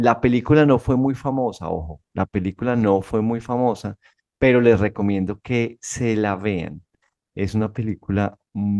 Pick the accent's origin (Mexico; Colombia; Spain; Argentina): Colombia; Ahora sí, les digo que oficialmente yo soy colombiano.